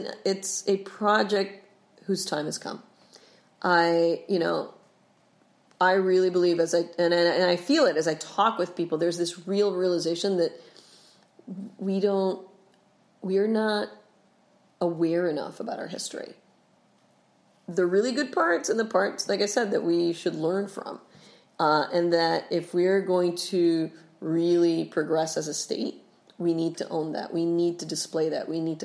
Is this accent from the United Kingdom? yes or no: no; Puerto Rico; now in United States; I'm an adopted Rhode Islander, right? I grew up in Puerto Rico. I moved here 28 years ago